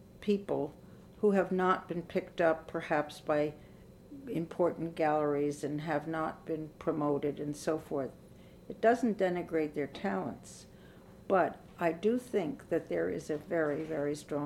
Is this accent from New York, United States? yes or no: yes; Westchester, New York, United States; We moved to Westchester when I was in the fourth grade, which is a suburb.